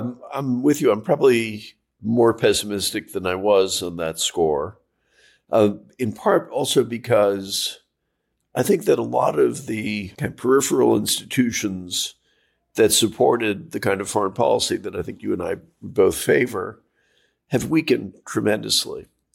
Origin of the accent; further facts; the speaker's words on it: United States; You know, I'm an American, so I never lose long-term hope.